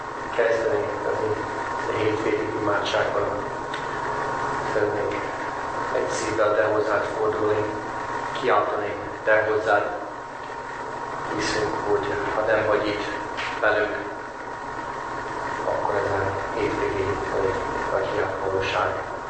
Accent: United States; moved away as an adult; now in Hungary; Eredetileg Amerikából jöttem. Ott nőttem fel, ott jártam egyetemre. De az apukám, ő magyar … Eredetileg az apukám mezőkövesdi. Tehát Matyóföldi. Matyóföldön származik.

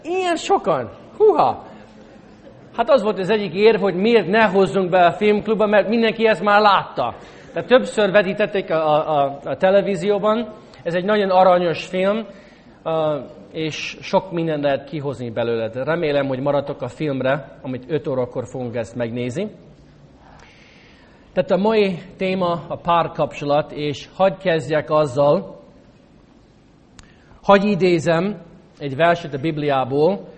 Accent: United States; Hungarian is a second language; now in Hungary; Én eredetileg amerikai vagyok, de 11 évig szolgálunk itt Magyarországon.

